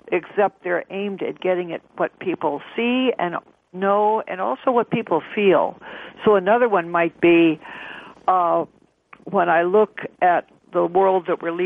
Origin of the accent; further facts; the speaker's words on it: Los Alamos, New Mexico, United States; And I came from Los Alamos, New Mexico. I grew up there.